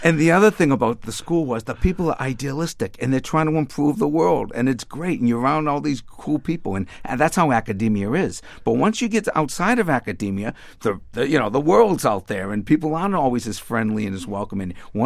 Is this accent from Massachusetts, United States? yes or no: yes; Cambridge, Massachusetts, United States; I grew up in Cambridge. I was always on the outside of Harvard.